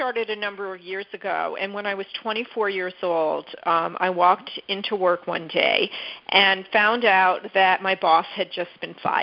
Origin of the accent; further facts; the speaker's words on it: Northeast, United States; now in Houston, United States; and then also being in Houston, and I'm from the Northeast